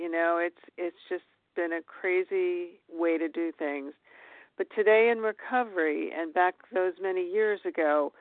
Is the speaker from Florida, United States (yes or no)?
no; Pennsylvania, United States; I'm from Pennsylvania, grateful recovered, compulsive overeater.